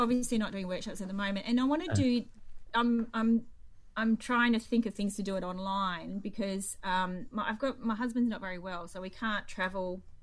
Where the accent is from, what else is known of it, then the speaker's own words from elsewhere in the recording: Donnybrook, Western Australia, Australia; I'm at home right now, the home I grew up in Donnybrook